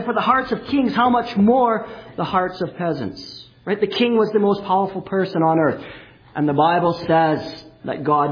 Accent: Manitoba, Canada; when I was a kid, growing up in Manitoba, we'd go to Grand Beach.

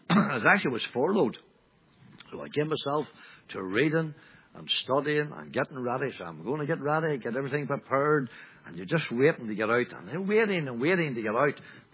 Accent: Northern Ireland, United Kingdom; Well, I come from Northern Ireland and from Northern Ireland

